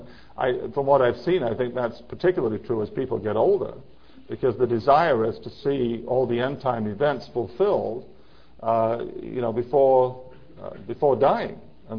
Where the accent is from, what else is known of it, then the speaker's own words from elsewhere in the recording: England, United Kingdom; You know, you take where I come from, for example. I come from England.